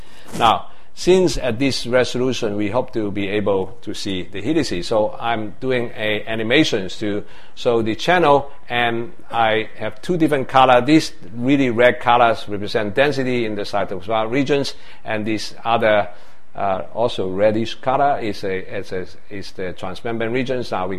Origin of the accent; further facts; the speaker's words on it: Texas, United States; I consider to be most conservative way, since I come from Texas.